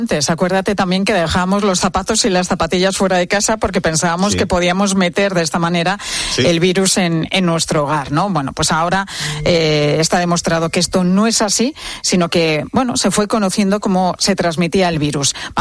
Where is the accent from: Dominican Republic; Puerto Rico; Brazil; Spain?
Spain; Que cuando nos confinan, yo fui de las españolas que no tenía ni una sola mascarilla.